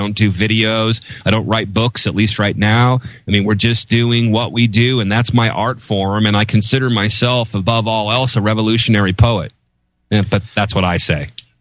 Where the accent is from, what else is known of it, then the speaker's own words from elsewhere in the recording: Seattle, Washington, United States; First of all, I'm from Seattle.